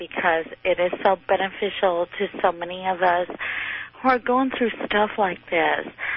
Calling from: Anchorage, Alaska, United States; I'm calling from Anchorage, Alaska.

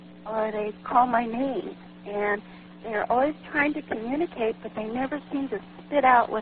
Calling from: Tacoma, Washington, United States; from Tacoma.

